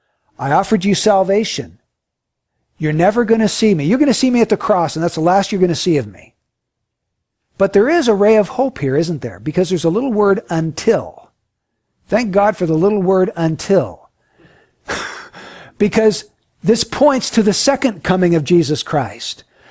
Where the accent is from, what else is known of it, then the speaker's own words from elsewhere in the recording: Carmichael, California, United States; also born or lived in Rio Linda; I grew up in Rio Linda, in Carmichael. I grew up in this area.